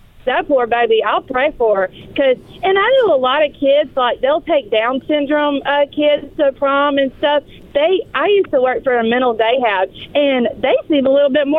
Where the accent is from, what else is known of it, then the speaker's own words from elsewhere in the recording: Louisiana, United States; So I have a lot to say, honestly, which I'm from Louisiana, so my mouth don't stop.